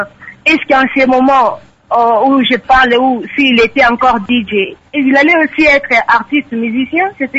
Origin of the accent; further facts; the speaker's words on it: DR Congo; chez nous en RDC